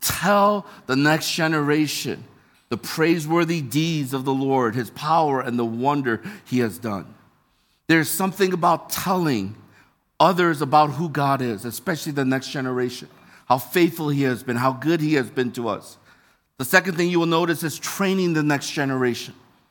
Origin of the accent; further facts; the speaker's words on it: Michigan, United States; now in Hong Kong; I'm from Michigan, and there are a lot of Michigan people. We hate Ohio State.